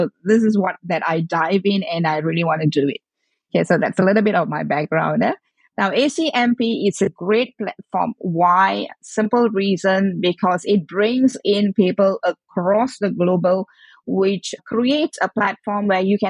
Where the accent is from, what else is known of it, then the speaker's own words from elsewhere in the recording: Malaysia; English is a second language; So I'm originated from Malaysia, in Asian country.